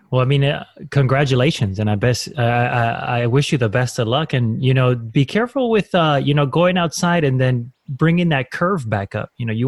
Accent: Miami, Florida, United States; now in Los Angeles, United States; I'm originally from Miami. That's why I have this radio, because there's an abundance of hurricane seasons. And I live in LA now

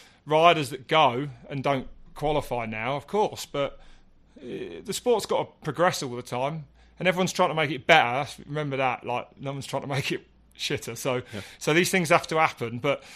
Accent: United Kingdom; But, we're both British, and it was all about being the best British rider.

